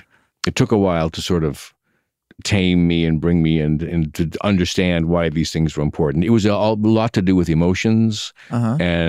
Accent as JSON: {"language": "English", "town": "Yakima", "region": "Washington", "country": "United States", "tie": "born or raised there", "said": "I grew up in Yakima."}